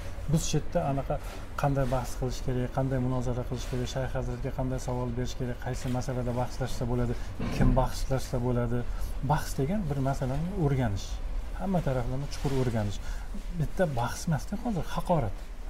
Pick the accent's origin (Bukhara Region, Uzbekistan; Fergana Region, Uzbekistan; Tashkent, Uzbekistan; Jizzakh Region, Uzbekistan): Tashkent, Uzbekistan; born there; O'zim ham Toshkentda tug'ilganman.